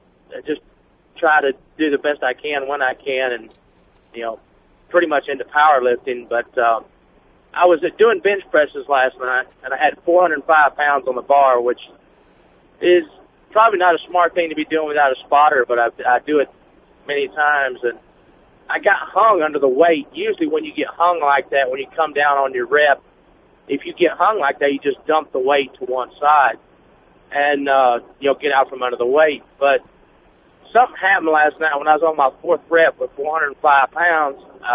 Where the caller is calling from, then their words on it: Arkansas, United States; I'm calling you from Interstate 30 in Arkansas.